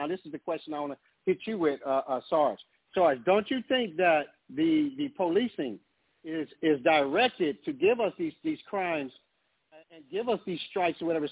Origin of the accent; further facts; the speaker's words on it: Los Angeles, California, United States; because I'm from South Central Los Angeles.